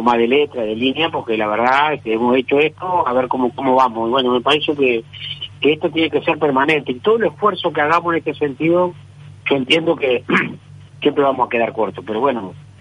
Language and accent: Spanish; Cerro Largo, Uruguay; No, sí, yo soy de Cerro Largo, pero quiero decir...